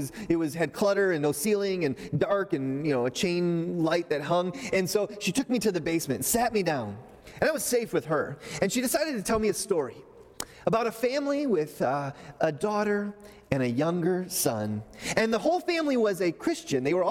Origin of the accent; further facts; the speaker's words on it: Sterling Heights, Michigan, United States; I grew up in Sterling Heights, so not too far from here. In fact, my parents, they still live in the same house.